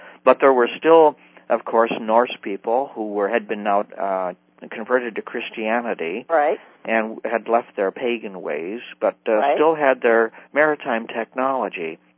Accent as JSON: {"language": "English", "region": "Illinois", "country": "United States", "lives_now": "Minnesota, United States", "said": "from Illinois, but I'm settled here on the Mississippi with my wife and my Norwegian forest cat"}